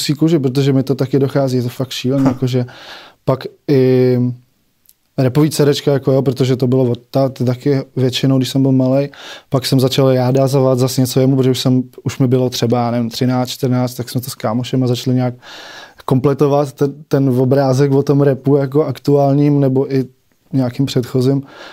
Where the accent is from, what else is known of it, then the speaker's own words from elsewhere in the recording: Prague, Czechia; No, místa, kde žiješ, prostě já jsem z Vinohrad